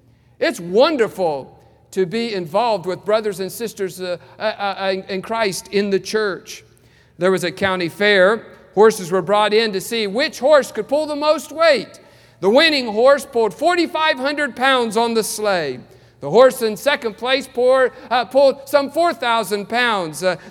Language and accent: English; West Virginia, United States; When I was growing up in West Virginia, my mother, whenever I had a stomach ache or when I was sick, she would pour this pink stuff called Pepto-Bismol down my throat.